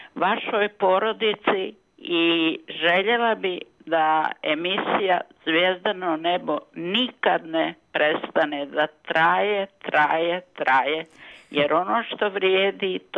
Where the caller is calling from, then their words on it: Kozarska Dubica, Republika Srpska, Bosnia & Herzegovina; iz Kozarske Dubice.